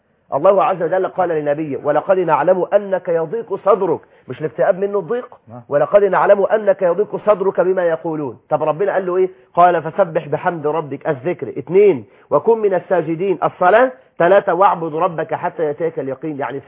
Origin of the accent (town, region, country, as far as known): Egypt